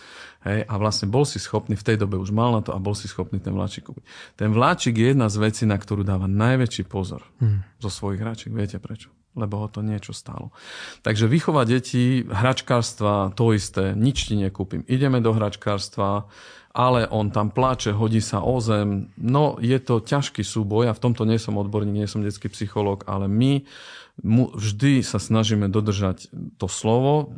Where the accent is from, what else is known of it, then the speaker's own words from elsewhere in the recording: eastern Slovakia, Slovakia; accent: eastern Slovak; ako u nás, na východe, aj počujete môj prízvuk, takže viete, že som z východu